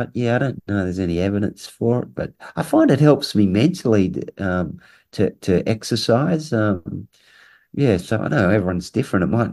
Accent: Launceston, Tasmania, Australia; He comes from my hometown of Launceston in Tasmania.

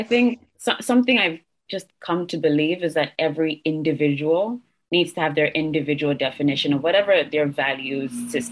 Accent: Zambia; I was born and raised in Africa. I was born and raised in Zambia.

